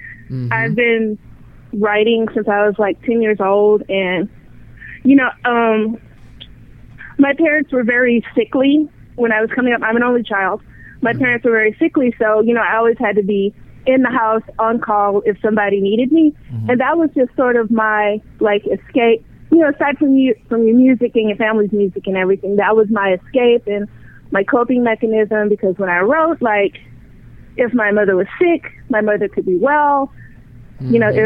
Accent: Beaumont, Texas, United States; I'm from a place called Beaumont, Texas.

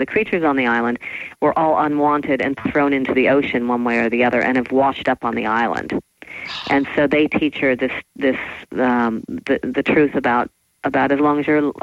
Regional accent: Queens, New York, United States; born there; I was born in Queens, but I always had a fantasy of living on the Upper East Side on Fifth Avenue.

